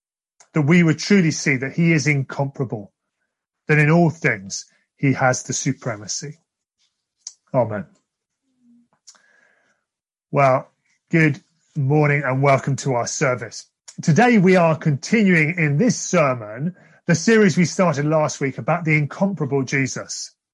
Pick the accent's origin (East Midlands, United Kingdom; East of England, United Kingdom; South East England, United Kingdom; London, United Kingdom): London, United Kingdom; Wallington; as some of you will know, when I was a teenager, we moved away from Wallington and we went up north of the river, my family. And I started a new school.